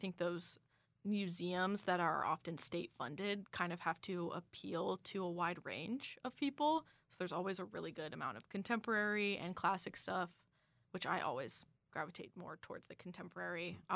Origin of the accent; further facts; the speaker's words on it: Minneapolis, Minnesota, United States; Growing up in Minneapolis, too, one of my favorite places is the Walker.